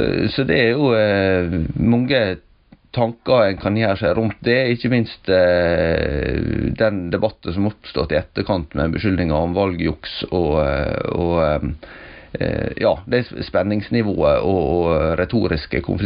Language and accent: Norwegian; Møre og Romsdal, Norway; Ja, jeg i hvert fall kom til min heimtrakte her, ja.